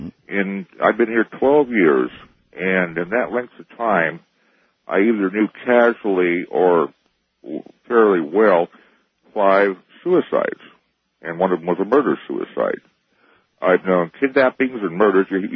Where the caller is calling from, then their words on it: Oregon, United States; I'm calling you from the Oregon coast.